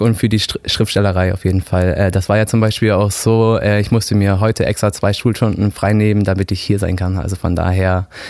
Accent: Bremen area, Germany; Ich bin bei Bremen die Ecke ungefähr groß geworden, habe da probiert, mein Abitur zu machen. Das hat leider nicht funktioniert und dann bin ich nach Hamburg umgezogen

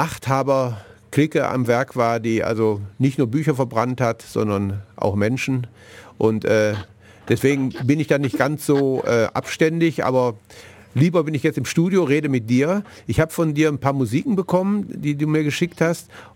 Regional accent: Northern Germany, Germany; Aber ich habe natürlich als Norddeutscher noch mehr Schwierigkeiten als der Schwabe vielleicht, der ein bisschen von der Mundart her näher dran ist.

